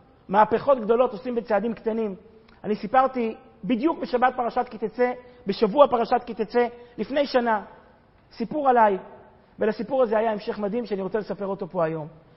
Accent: Kfar Chabad, Central District, Israel; אני לא מפה, אני מכפר חב"ד, אשתי מפה.

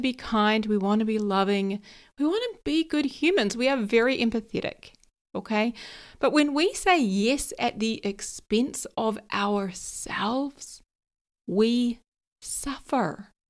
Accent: New Zealand; moved away as an adult; now in London, United Kingdom; So I was moving from New Zealand to the other side of the world, and he told me that he was disappointed.

